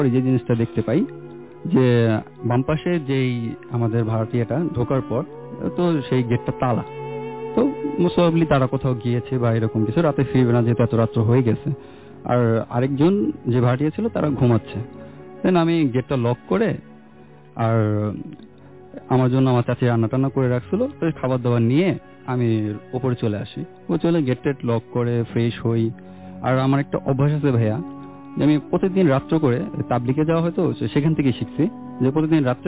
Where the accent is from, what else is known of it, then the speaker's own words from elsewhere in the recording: Dhaka, Dhaka Division, Bangladesh; আমি এসেছি পুরান ঢাকার মিলবারেক আলমগঞ্জ থেকে।